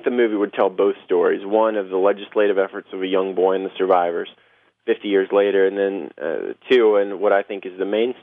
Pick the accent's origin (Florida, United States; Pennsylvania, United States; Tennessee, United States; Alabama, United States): Florida, United States; Pensacola; And also growing up in Pensacola and seeing the Blue Angels, which is the Navy's air show team, has really, I thought, was pretty cool.